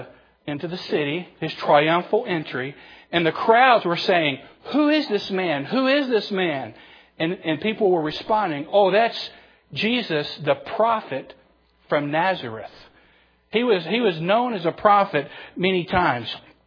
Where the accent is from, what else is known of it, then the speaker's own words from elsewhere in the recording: Canal Zone, Panama; An example of this is when I was in high school in the Canal Zone. Many of you know I grew up in Panama. A lot of my growing up there.